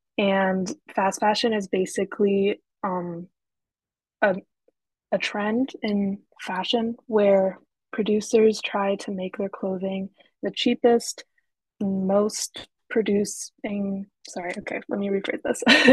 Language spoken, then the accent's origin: English; Boston, Massachusetts, United States; So I'm located in Boston. I was born and raised here.